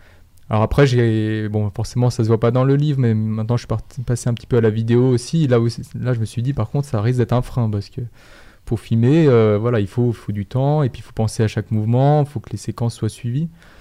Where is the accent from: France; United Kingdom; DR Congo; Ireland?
France; Annecy, Auvergne-Rhône-Alpes; born there; Je suis né à Annecy, donc au bord du lac.